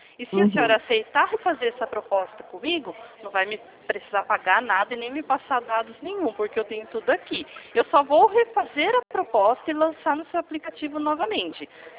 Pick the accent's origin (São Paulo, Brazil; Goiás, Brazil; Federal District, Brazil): São Paulo, Brazil; Eu sou de São Paulo, não falo do Rio de Janeiro